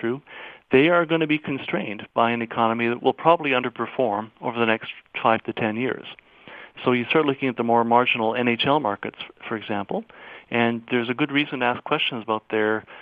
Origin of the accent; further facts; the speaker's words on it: Winnipeg, Manitoba, Canada; I grew up in Winnipeg, and I know the town very well